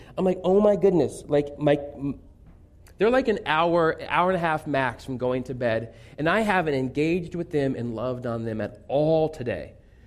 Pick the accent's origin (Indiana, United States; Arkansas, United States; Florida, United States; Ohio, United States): Indiana, United States; I grew up in Indiana, not a lot of oceans around Indiana, right?